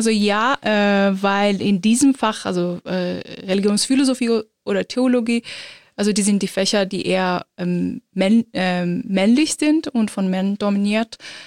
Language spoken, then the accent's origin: German; Iran; moved away as an adult; also born or lived in Germany; now in Zurich, Switzerland; Ich bin im Iran geboren und aufgewachsen, studiert und promoviert. Und ich habe zwischen 2011 und 2019, bis ich nach Deutschland kam